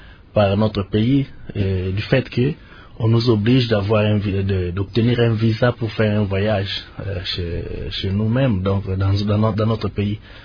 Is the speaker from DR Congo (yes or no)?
yes; DR Congo; on est Congolais du sang et on est toujours Congolais.